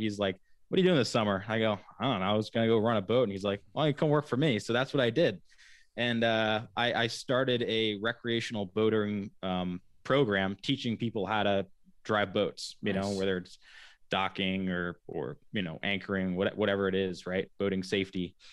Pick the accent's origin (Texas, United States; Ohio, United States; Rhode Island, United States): Rhode Island, United States; Wickford; also born or lived in Laguna Beach / St. Augustine; Growing up, you know, I've been fortunate to grow up on Wickford Harbor, and you know, moved around. I was born in Laguna Beach, California